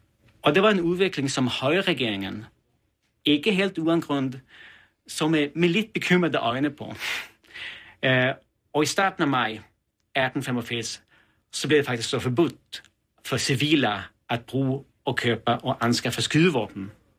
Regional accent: Sweden; accent: Swedish; Danish is a second language; Jag prövar så att läsa med min svenska accent så den första setningen

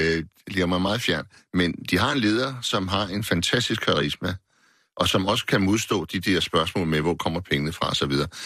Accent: Gladsaxe, Capital Region of Denmark, Denmark; nu er jeg opvokset i Gladsaxe

